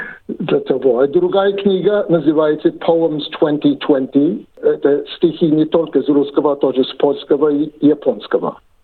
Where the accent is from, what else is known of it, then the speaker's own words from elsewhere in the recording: Los Angeles, California, United States; also born or lived in New York; я родился в Соединенных Штатах, в Нью-Йорке, но вырос в Лос-Анджелесе.